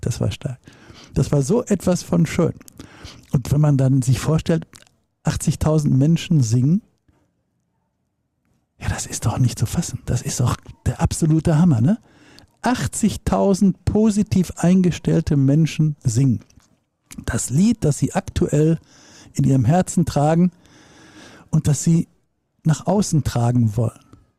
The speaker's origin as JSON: {"language": "German", "town": "Dortmund", "region": "North Rhine-Westphalia", "country": "Germany", "tie": "born or raised there", "said": "gönne Dortmund, meiner Heimatstadt, alles erdenklich Gute"}